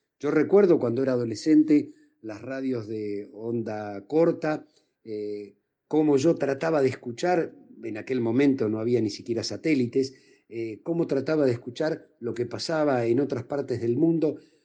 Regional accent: Argentina; Así somos los argentinos.

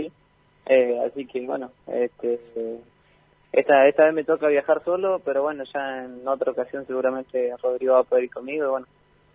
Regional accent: Chubut, Argentina; obviamente a Chubut y a Valjaina obviamente, que es mi pueblo.

